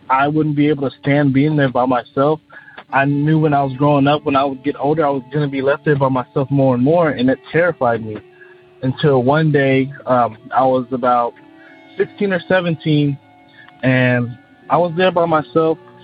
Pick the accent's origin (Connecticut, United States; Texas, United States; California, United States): Texas, United States; Austin; I'm from Austin, Texas.